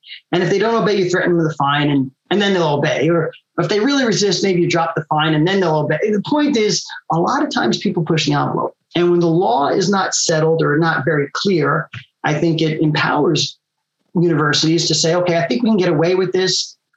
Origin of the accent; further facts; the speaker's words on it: New York, United States; and I am from New York, so I talk a little bit fast.